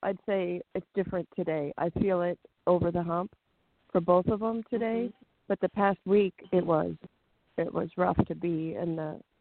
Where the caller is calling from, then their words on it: California, United States; in California.